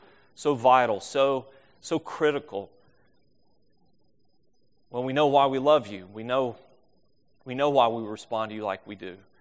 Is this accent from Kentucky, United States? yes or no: no; Charlotte, North Carolina, United States; In fact, it's my hometown, Charlotte, North Carolina.